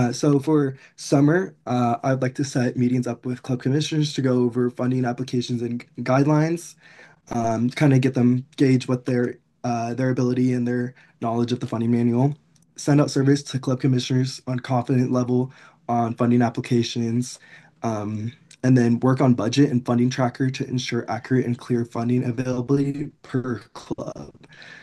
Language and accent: English; Las Vegas, Nevada, United States; I'm from Las Vegas. I've lived there for about 10 years now.